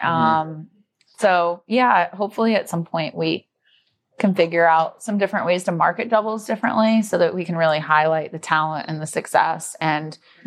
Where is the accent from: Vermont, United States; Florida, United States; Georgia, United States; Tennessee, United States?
Florida, United States; Miami; Miami is my home state too.